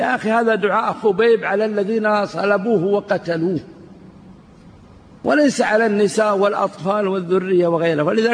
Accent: Najd, Saudi Arabia; في شايب عندنا في نجد

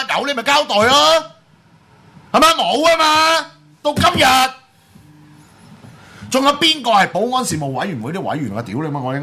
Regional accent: Hong Kong; 即係呢一樣嘢係我哋香港人除咗要繼續爭取我哋嘅民主自由之外

